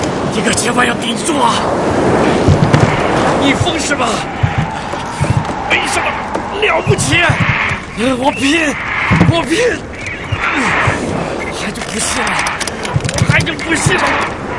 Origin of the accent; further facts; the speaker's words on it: Qingdao, Shandong, China; 作为一个青岛人，我自豪；作为一个中国人，我更自豪。